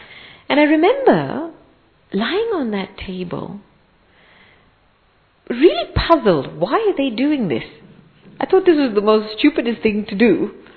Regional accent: England, United Kingdom; also born or lived in Africa; because I was born in Africa and we moved to England, myself and my brother were the only two Asians in this school. We were in a part of England that was very, very conservative.

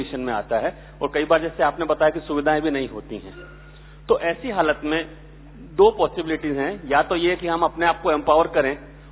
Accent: Mumbai, Maharashtra, India; मैं मुंबई से हूँ.

